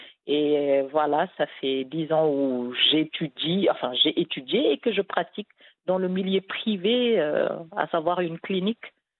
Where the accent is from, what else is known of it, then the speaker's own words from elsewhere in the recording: Senegal; Je suis sénégalaise, marocaine de cœur, comme vous l'avez dit